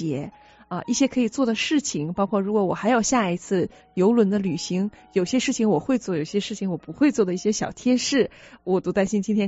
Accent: China; 那像因为我们是中国人嘛，亚洲人

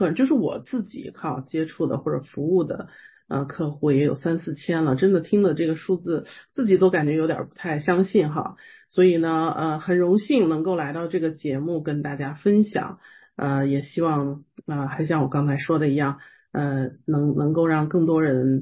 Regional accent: Xi'an, Shaanxi, China; moved away as an adult; now in United States; 我来自中国的古城西安，那么是来到美国做会计师已经有26年了

